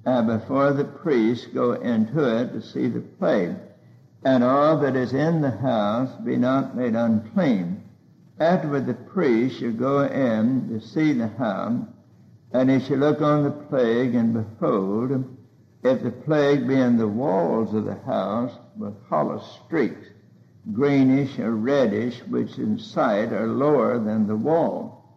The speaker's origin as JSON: {"language": "English", "town": "Pigeon Mountain", "region": "Arkansas", "country": "United States", "tie": "born there", "said": "When I was born on Pigeon Mountain, North Arkansas, we were scared to death of pneumonia."}